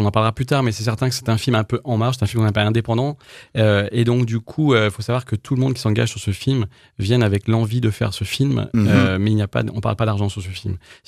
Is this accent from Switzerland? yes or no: no; Le Mans, Pays de la Loire, France; Et puis, il s'avère que moi, je suis du Mans, en fait